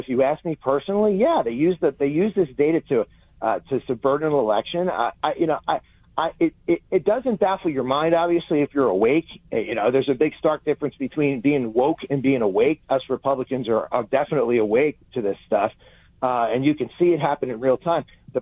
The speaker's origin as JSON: {"language": "English", "region": "New Jersey", "country": "United States", "said": "we were the first company to ever do a COVID test in my home state of New Jersey"}